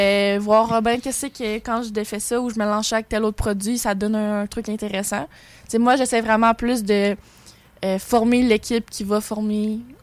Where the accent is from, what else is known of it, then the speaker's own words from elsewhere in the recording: Victoriaville, Quebec, Canada; moi, je viens de Victoriaville, puis j'ai vraiment décidé de déménager pour aller au Cégep Garneau.